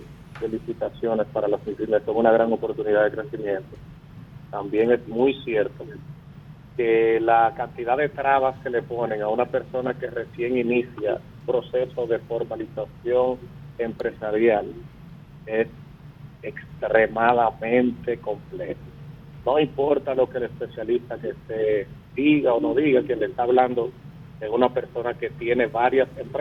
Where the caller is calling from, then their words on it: Santo Domingo, Distrito Nacional, Dominican Republic; Bien, de Santo Domingo.